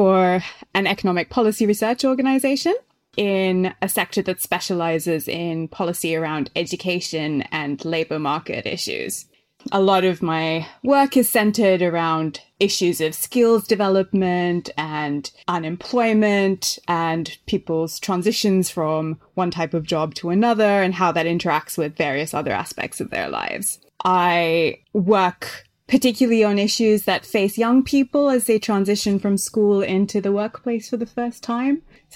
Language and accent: English; Sri Lanka; I grew up in Sri Lanka, so naturally I read some local literature